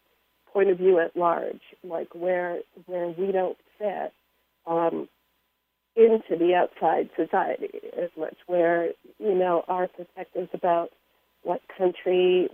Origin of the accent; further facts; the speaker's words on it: Ontario, Canada; my mother's reservation is Six Nations. It is directly adjacent to the hometown where I grew up, and we spent our weekends on the res and everything. But my dad's Jamaican, so we kind of had to move off